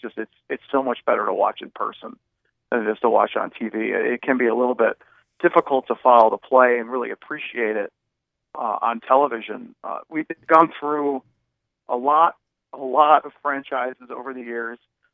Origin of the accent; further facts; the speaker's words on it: Buffalo, New York, United States; I grew up on it growing up in Buffalo. I had season tickets growing up, and I started going when I was really young.